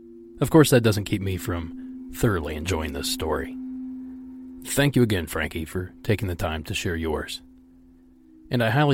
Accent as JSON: {"language": "English", "region": "Ohio", "country": "United States", "tie": "born or raised there", "said": "as I grew up in Southeast Ohio."}